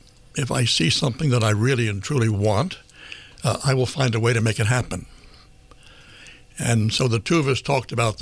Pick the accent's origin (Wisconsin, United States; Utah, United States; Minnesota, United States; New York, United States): New York, United States; Manhattan; My wife's family comes from Brooklyn. I come from Manhattan. There's not a farmer in the family.